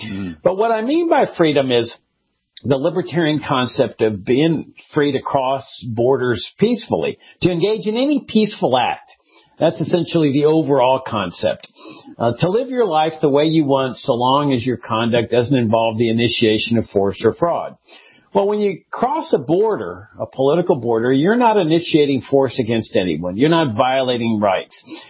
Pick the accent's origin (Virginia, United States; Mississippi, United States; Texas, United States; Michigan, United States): Texas, United States; Laredo; born or raised there